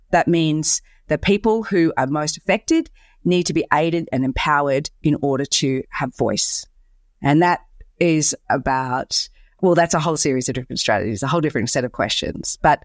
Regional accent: Australia; as an Australian citizen who works in collaboration with Indonesian academics

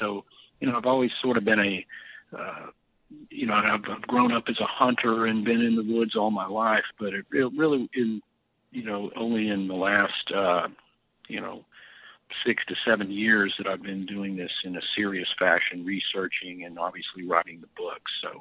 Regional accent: Texas, United States; because I'm from Texas, and prior to that, obviously the Loch Ness Monster is very far away.

